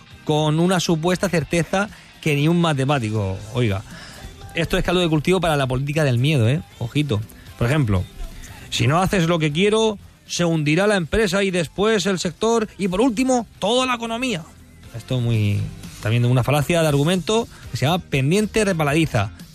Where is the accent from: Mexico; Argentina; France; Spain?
Spain; Murcia, Region of Murcia; que soy aquí de Murcia, aquí limones tenemos por castigo casi, por todos lados.